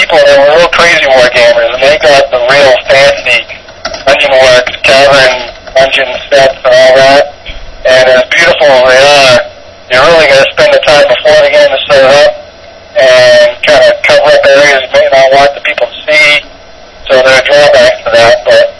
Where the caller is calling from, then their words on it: Philadelphia, Pennsylvania, United States; Philadelphia. I'm not going to be here very much longer. I'm moving back to Massachusetts.